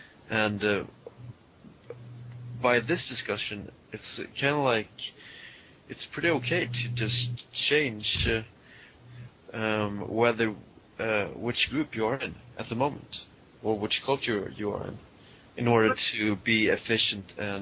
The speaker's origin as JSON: {"language": "English", "country": "Sweden", "tie": "born or raised there", "second_language": "English", "said": "when I grew up here in Sweden, from my religious background, one of my key conflicts was that of conflicting cultures."}